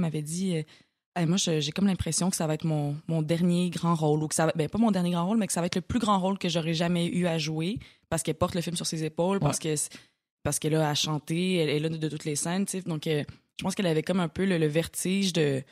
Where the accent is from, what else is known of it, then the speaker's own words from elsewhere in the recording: Trois-Rivières, Quebec, Canada; now in Montreal, Canada; Puis moi, je viens de Trois-Rivières.